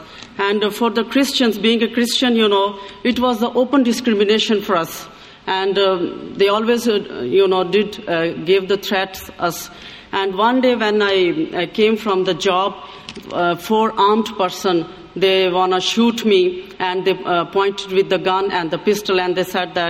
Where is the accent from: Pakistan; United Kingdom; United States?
Pakistan; English is a second language; I'm from Pakistan.